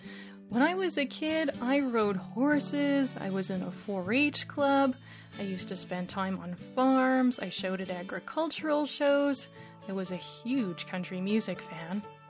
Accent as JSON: {"language": "English", "country": "Canada", "said": "I am Canadian, after all."}